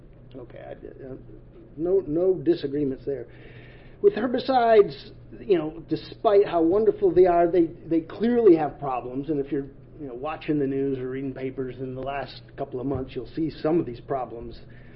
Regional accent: Midwest, United States; I kind of left where I grew up in the Midwest, and I just went up and hid in the forest

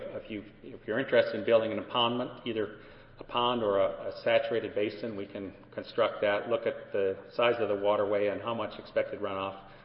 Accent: Minnesota, United States; My home state of Minnesota has a lot of government agencies

